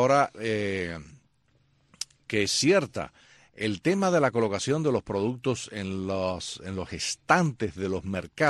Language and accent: Spanish; Cuba; moved away; nosotros cuando salimos de Cuba, la primera vez que entramos a un mercado capitalista, lo que nos llama la atención es la vivacidad de los colores de los productos del mercado.